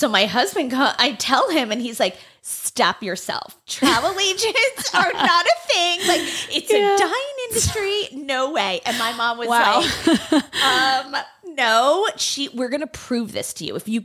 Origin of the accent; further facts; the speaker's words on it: New York, United States; Now, when I was a kid, though, we're from New York.